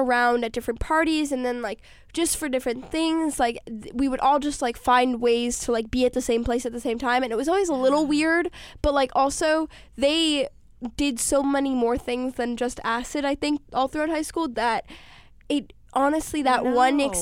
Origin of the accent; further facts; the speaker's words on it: New York City, New York, United States; I'm growing up in New York City, and like I also do talk about this in the book a lot, like growing up in New York City is an experience in its own.